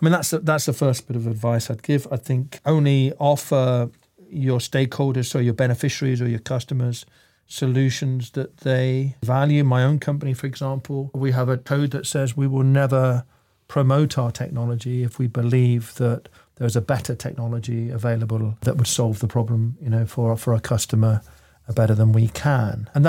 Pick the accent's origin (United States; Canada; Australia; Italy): Italy; I grew up in Italy with the mafia on my doorstep. I worked in Africa.